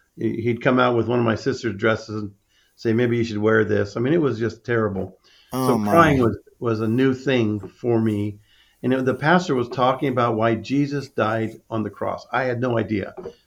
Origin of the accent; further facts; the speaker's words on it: Chula Vista, California, United States; I got saved at a church where a pastor in Chula Vista, where I was living, and that's my hometown, and my family still lives there today.